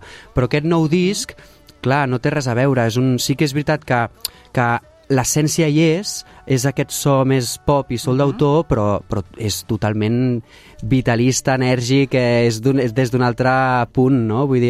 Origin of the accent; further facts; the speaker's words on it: Sabadell, Catalonia, Spain; born there; sí, la meva ciutat, ciutat estimada, la meva ciutat natal, on vaig néixer